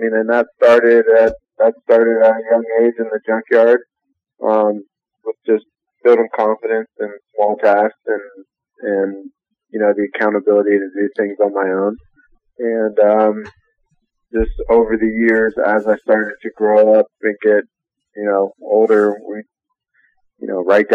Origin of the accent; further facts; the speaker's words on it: Columbus, Ohio, United States; growing up in Columbus, Ohio, there's no other school you want to go to other than Ohio State.